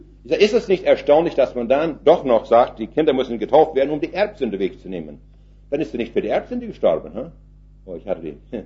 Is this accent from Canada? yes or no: yes; Canada; ich brauche nur sagen, ich bin aus Kanada.